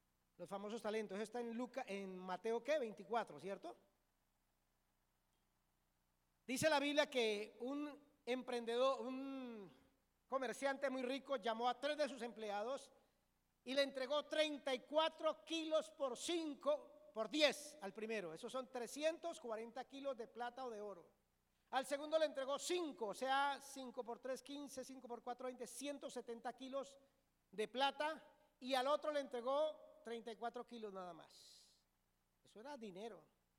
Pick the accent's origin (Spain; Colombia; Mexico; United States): Colombia; Cundinamarca; yo no soy tolimense, ya usted lo sabe, de nacimiento, pero de corazón sí. Y en Cundinamarca comemos tamales, pero por allá en diciembre, los cundinamarqueses.